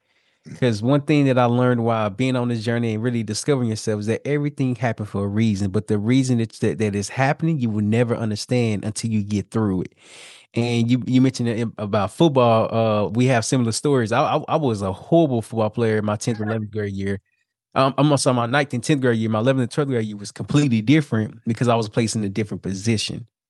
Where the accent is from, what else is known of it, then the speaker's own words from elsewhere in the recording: Little Rock, Arkansas, United States; Moreover, I'm from Little Rock, Arkansas. I'm only 5'7", 180 pounds.